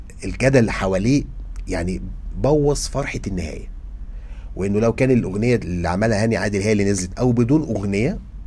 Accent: Egypt; لكن إحنا عندنا مشكلة كمصريين

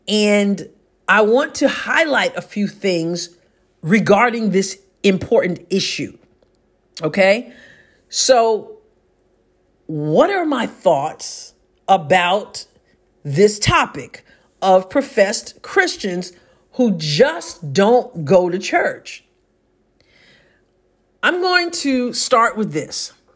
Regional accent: New York, United States; You know, I'm a New Yorker, born and raised. And in the last several years, I've lived in Southeast Missouri.

